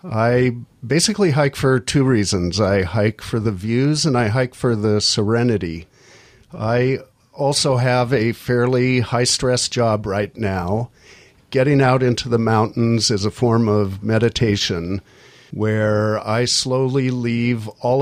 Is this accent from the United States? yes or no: yes; Seattle, Washington, United States; full disclosure here, I'm from Seattle.